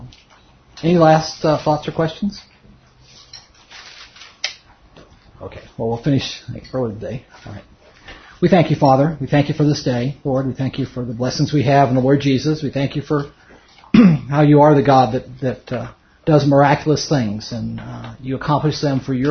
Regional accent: Miami, Florida, United States; I grew up in Miami, Florida, which has a large segment.

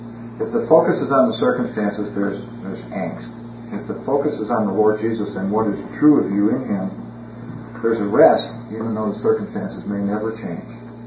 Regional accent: Iowa, United States; born there; And I was born in Iowa.

